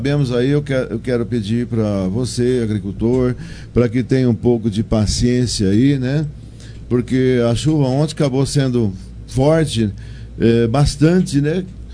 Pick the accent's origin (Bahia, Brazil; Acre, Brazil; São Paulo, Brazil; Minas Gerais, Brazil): São Paulo, Brazil; Fernando Prestes; born there; now in Monte Alto, Brazil; você sabe que eu nasci em Fernando Prestes, minha família de lá